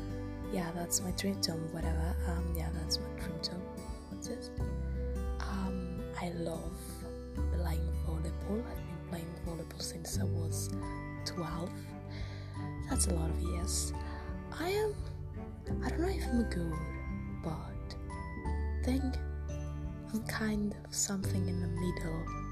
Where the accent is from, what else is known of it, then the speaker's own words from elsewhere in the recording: Greece; accent: British-like; I come from Greece, that's why it sounds weird. I have this British-like accent, I don't know why, I just like it.